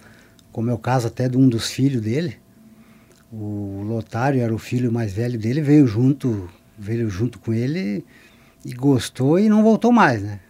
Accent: Quatro Pontes, Paraná, Brazil; born there; Eu nasci em Quatro Pontes, na época pertencia a Marechal Rondon, né? Então, no meu registro, eu sou um rondonense.

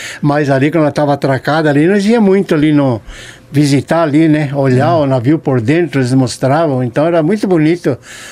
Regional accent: Porto Mendes, Paraná, Brazil; Eu me criei ali na Porto Mendes, né?

